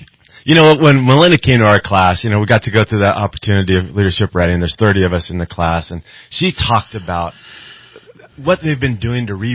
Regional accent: California, United States; I grew up here in Shasta County going through West Camp.

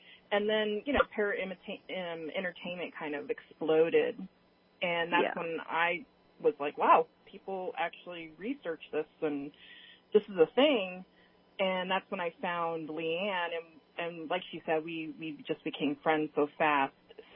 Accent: California, United States; I grew up in California, so I know what you mean.

